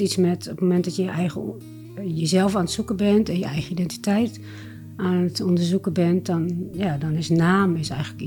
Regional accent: Friesland, Netherlands; also born or lived in India; Ik ben geboren in India en door adoptie in Friesland opgegroeid.

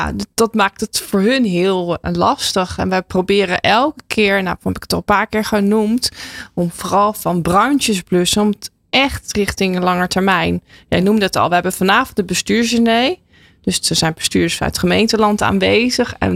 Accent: South Holland, Netherlands; Nou, ik kom uit de buurt van Rotterdam.

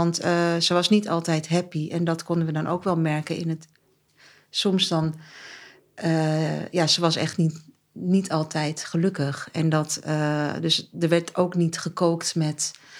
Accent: Amsterdam, North Holland, Netherlands; born there; Mijn ouders komen uit Turkije. Ik ben geboren in Amsterdam-Oost.

